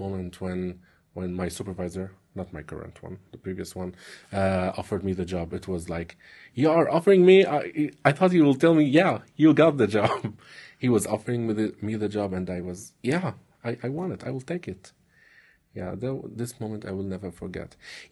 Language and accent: English; Syria; also born or lived in Turkey; now in United States; Well, I'm originally from Syria. I fled from Syria in 2013 to Turkey, and I lived there for 3 years.